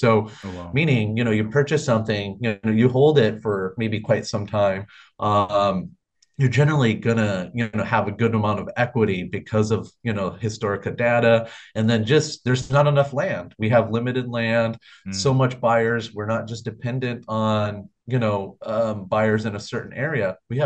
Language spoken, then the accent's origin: English; Minnesota, United States; now in Hawaii, United States; But yeah, so I grew up in Minnesota, but I just didn't find anything that I, you know, a future in Minnesota, and I want to get to know my mom more. So that was part of the reason why I came to Hawaii.